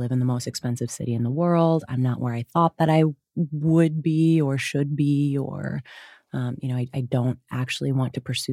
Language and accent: English; Wisconsin, United States; and I grew up in Wisconsin. You'll hear the hard vowels.